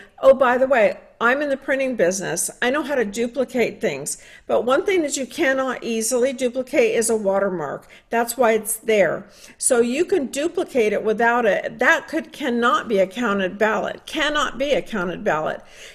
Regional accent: United States; I am simply an American looking at what's right in front of my own face, and I'm not ignoring it.

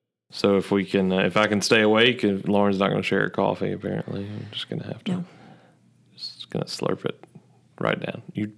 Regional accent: Michigan, United States; I'm from Michigan.

